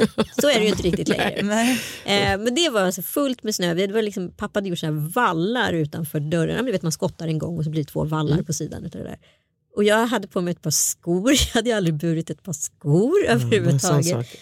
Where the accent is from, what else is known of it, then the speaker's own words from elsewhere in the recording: Örebro, Örebro County, Sweden; när jag växte upp i Örebro